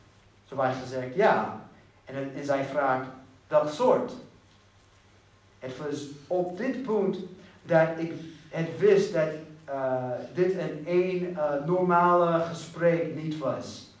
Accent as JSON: {"language": "Dutch", "region": "Texas", "country": "United States", "second_language": "Dutch", "moved": "as an adult", "said": "ik kom uit Texas en ik ben een Christian"}